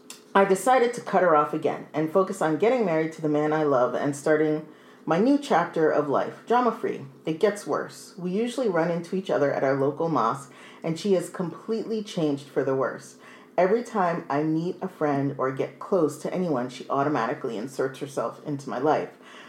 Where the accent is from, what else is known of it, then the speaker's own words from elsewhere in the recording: Canada; I'm from Canada. Very nice people.